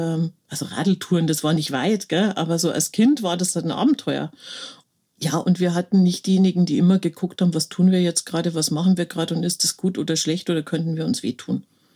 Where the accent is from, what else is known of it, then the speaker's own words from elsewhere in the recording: Brandenburg, Germany; also born or lived in Rosenheim; da erstmal noch das erste Jahr mit meinen Eltern auch in Rosenheim gewohnt, bis wir dann nach Brandenburg gezogen sind. Also meine ganze Kindheit und Jugend habe ich in Brandenburg verbracht.